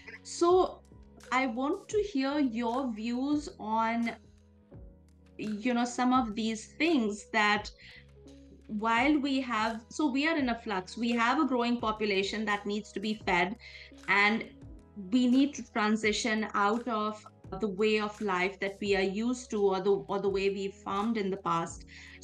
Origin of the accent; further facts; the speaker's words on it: India; I grew up in India.